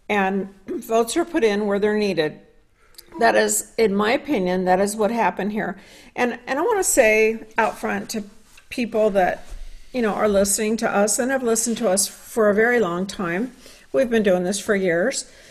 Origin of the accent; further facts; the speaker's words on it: United States; I am simply an American looking at what's right in front of my own face, and I'm not ignoring it.